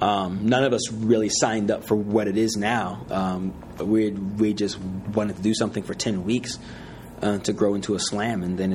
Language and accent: English; Philadelphia, Pennsylvania, United States; born and raised in Philadelphia. I grew up in Germantown. I live in East Mount Airy.